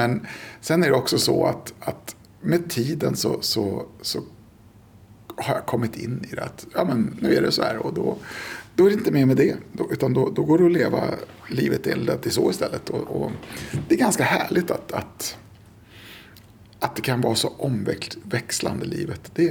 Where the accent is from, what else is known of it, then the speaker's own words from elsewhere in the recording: Vällingby, Stockholm County, Sweden; Jag kommer ifrån Stockholmstrakten. Jag är uppvuxen i en förort i Stockholm som heter Vällingby.